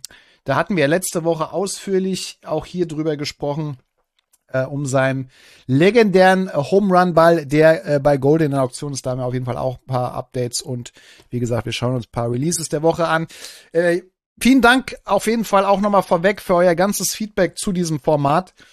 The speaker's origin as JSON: {"language": "German", "country": "Switzerland", "said": "Ist die wunderbare Schweiz, übrigens meine alte Heimat, am Start."}